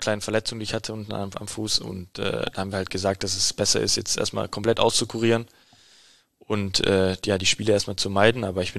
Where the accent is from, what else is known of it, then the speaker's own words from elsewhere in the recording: Rüdesheim, Hesse, Germany; Rudesheim, ne, wo ich dann halt auch lange gelebt habe, wo ich aufgewachsen bin, wo ich halt auch noch viele, viele kenne und viele Freunde habe